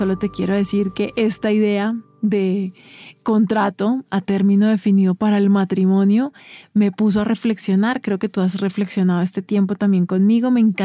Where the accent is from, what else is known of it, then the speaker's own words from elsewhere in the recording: Cali, Valle del Cauca, Colombia; Yo soy de Cali, del Valle, ¿no? Un departamento de Colombia.